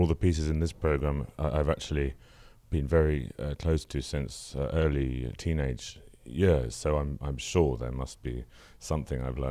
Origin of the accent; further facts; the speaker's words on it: London, United Kingdom; born there; I was born in North London, and my parents, my mother is an academic art historian and curator of exhibitions. My father is a translator of poetry.